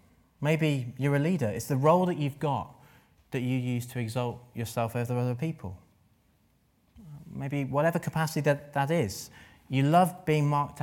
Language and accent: English; England, United Kingdom; We're British, perhaps. We're polite.